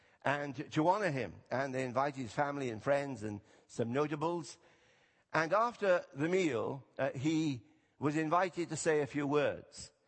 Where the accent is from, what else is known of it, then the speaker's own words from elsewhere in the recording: Wales, United Kingdom; as a Welshman, I want to say thank you to coming and doing missionary work in Wales